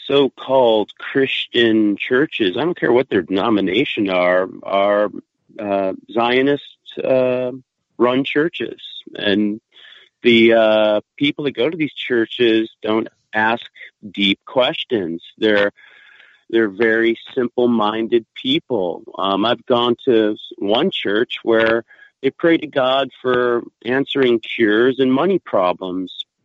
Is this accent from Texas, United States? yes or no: no; Detroit, Michigan, United States; The first concert I ever saw growing up in Detroit was at Cobo Arena, and it was … Crest of the Nave Tour.